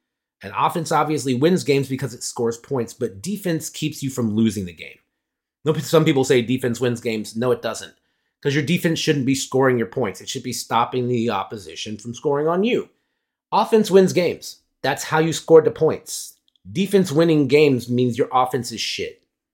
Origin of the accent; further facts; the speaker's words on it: Chicago, Illinois, United States; now in Jacksonville, United States; Obviously, those are my teams, Chicago being my hometown team, Jacksonville being the team of my home.